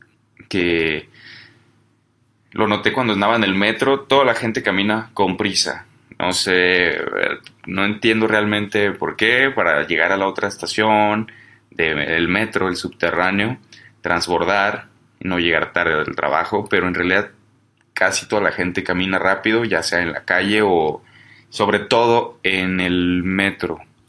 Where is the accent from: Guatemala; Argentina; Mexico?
Mexico; Guadalajara, Jalisco; soy de Guadalajara, otra ciudad